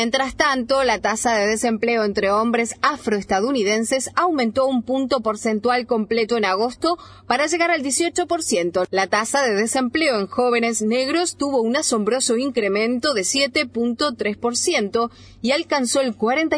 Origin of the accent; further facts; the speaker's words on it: Canada; Estoy aquí porque soy canadiense y las arenas alquitranadas están destruyendo nuestro país.